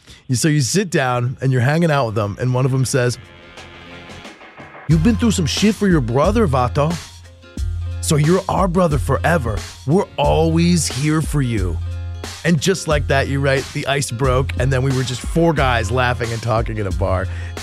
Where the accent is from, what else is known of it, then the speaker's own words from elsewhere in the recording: Bethesda, Maryland, United States; Because, full disclosure, I'm from nice. Bethesda, Maryland. That's my hometown.